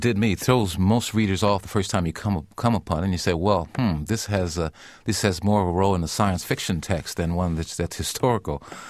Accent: Middletown, Ohio, United States; Well, I grew up in Middletown, Ohio. It's only a half hour from Cincinnati.

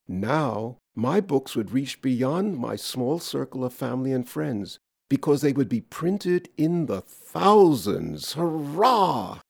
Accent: New York City, New York, United States; I grew up in New York City in the Bronx. My home was in 4- and 5-story tenement apartment buildings.

